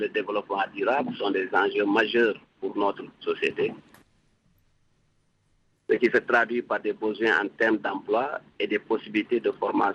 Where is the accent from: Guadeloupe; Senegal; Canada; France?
Senegal; Ziguinchor; Oui, je suis Sénégalais d'origine de Ziguinchor.